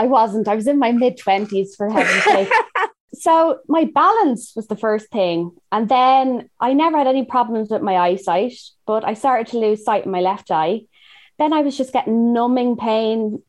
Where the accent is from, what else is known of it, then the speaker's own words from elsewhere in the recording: Ireland; now in Los Angeles, United States; It's LA. It's done. I'm from Ireland. I'm not used to this weather.